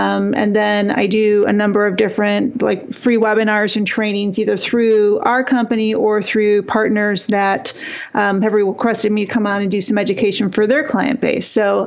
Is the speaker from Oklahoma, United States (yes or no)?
no; Michigan, United States; I grew up really poor in Northern Michigan